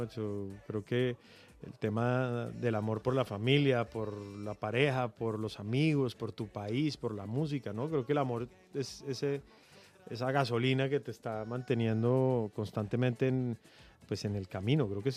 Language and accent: Spanish; Colombia; la música ha hecho un papel muy importante en mostrar lo que de verdad somos los colombianos